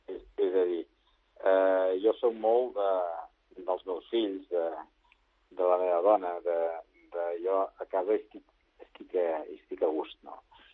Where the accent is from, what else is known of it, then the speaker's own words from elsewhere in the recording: Sant Cugat del Vallès, Catalonia, Spain; jo sóc de Sant Cugat de sempre.